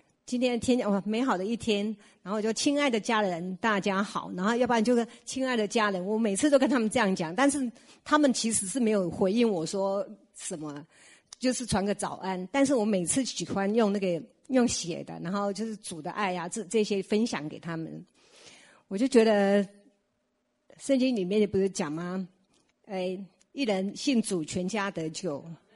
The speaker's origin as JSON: {"language": "Chinese", "region": "Taichung", "country": "Taiwan"}